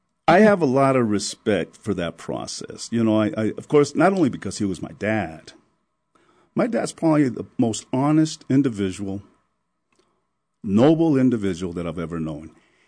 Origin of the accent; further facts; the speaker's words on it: El Paso, Texas, United States; Well, first of all, I grew up in Northeast El Paso. So, growing up in Northeast El Paso, didn't really get out too much as a kid.